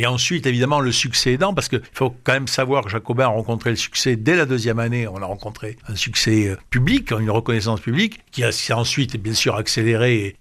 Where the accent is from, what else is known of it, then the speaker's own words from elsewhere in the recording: Toulouse, Occitanie, France; ce qui me fait un plaisir immense en tant que Toulousain, bien sûr.